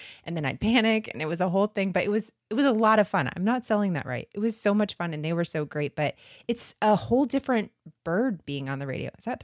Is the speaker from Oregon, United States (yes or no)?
no; Florida, United States; You guys know that we're from Florida.